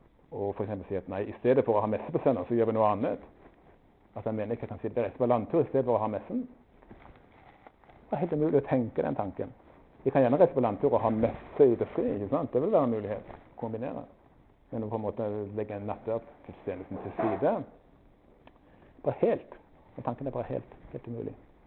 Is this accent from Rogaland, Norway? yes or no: yes; Rogaland, Norway; jeg er jærbu, det er min unnskyldning.